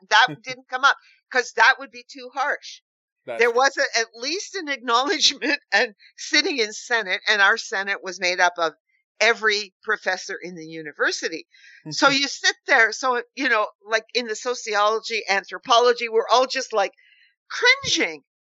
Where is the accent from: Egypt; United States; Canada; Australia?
Canada; Sault Ste. Marie, Ontario; it goes to growing up in Sault Ste. Marie, where it didn't basically exist except First Nations.